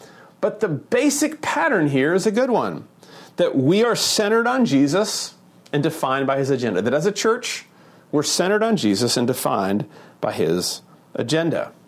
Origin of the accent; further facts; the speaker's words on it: United States; So as an American, I'm particularly uncomfortable with power being concentrated in an individual.